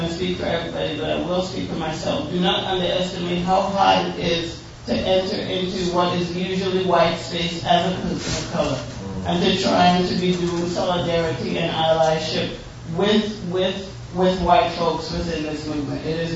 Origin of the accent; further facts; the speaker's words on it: Trinidad & Tobago; because I'm speaking as a Trinidadian, which is what I am.